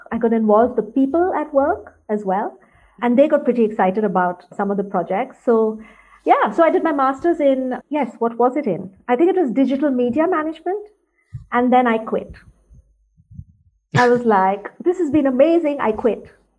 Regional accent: Kolkata, West Bengal, India; Okay, so basically I grew up in India, in Calcutta.

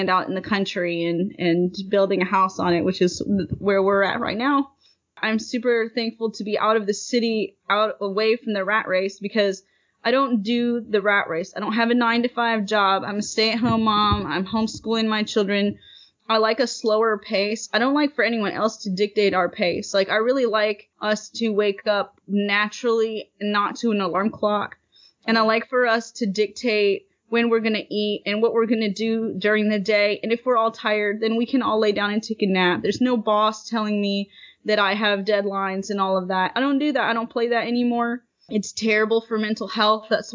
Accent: Bavaria, Germany; but I grew up in Germany, in Bavaria, which is the southernmost state of Germany. There's a lot of farming there. It's very heavy into agriculture. I grew up in a very small German village that consisted primarily of farmers.

